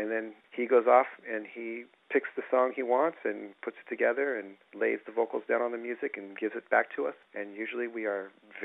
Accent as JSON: {"language": "English", "country": "United States", "tie": "born or raised there", "said": "especially growing up in America"}